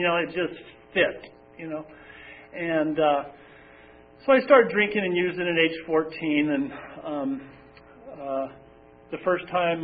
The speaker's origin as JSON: {"language": "English", "town": "San Diego", "region": "California", "country": "United States", "tie": "born or raised there", "said": "So I grew up in San Diego."}